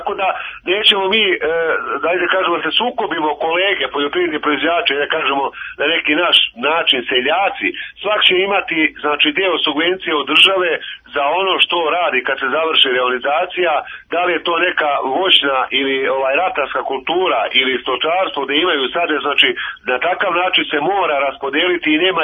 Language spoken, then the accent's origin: Serbian; Ivanjica, Moravica District, Serbia; Mi, nažalost, Ivanjica smo nerazvijena opština, odakle sam ja, znači marginalno područje